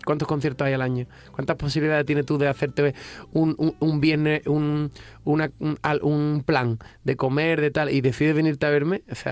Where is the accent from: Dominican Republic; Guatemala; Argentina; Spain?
Spain; Rota, Andalusia; Mi pueblo es Rota, Cádiz. Un pueblo también increíble, lleno de gente buena y con muchísimas fiestas y buenos carnavales, buena Semana Santa, buenas ferias, buenas playas.